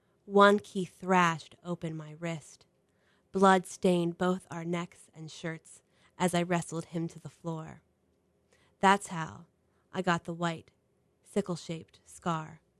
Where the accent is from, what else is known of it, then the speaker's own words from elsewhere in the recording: Williamsport, Pennsylvania, United States; I'm originally from Williamsport, Pennsylvania, which is middle of the state, and it's a pretty small town, and most of my family still lives there.